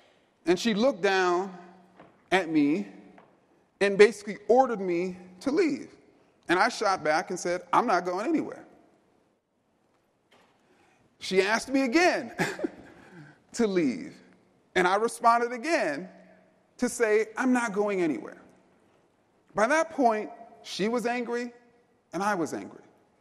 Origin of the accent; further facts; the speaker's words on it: Queens, New York, United States; I grew up born and raised in Jamaica, Queens. Anybody here from Queens? Okay, Queens.